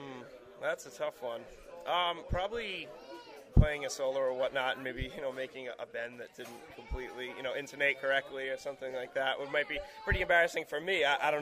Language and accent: English; West Warwick, Rhode Island, United States; Well, I used to go to West Warwick. I grew up in West Warwick, so my grade school years.